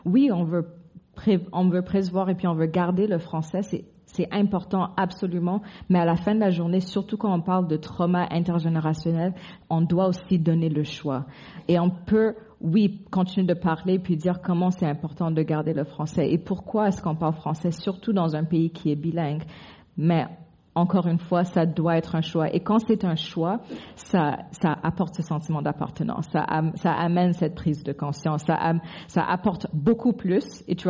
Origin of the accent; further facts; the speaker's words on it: Republic of the Congo; Donc je viens du Congo, malheureusement on l'appelle Congo France, donc le Congo français, pas le Congo belge